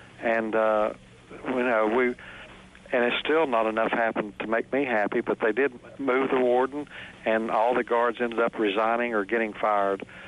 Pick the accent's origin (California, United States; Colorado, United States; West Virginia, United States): West Virginia, United States; I really don't know what it is, but I think West Virginians are just a little different